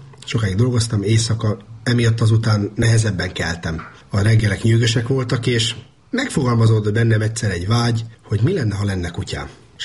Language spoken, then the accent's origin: Hungarian; Trnava Region, Slovakia; kérdezik tőlem, hogy honnan származok, akkor azt szoktam mondani, hogy csalóközi gyerek vagyok